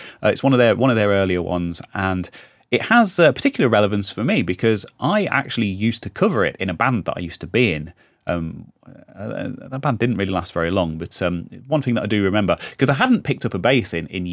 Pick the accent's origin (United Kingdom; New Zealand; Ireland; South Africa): United Kingdom; because we're British, innit?